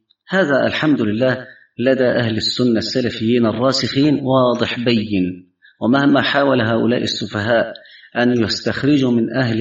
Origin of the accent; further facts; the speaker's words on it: Egypt; وعندنا في مصر